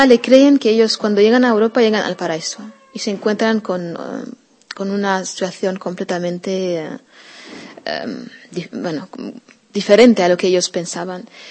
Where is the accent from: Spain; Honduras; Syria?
Syria; Pero también entiendo que puede ser, siendo ser humano, siendo Siria, que es un tiempo que vamos a vivir.